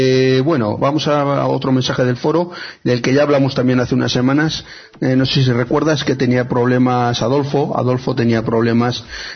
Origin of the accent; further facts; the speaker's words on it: Toledo, Castilla-La Mancha, Spain; digo al mazapán, que soy toledano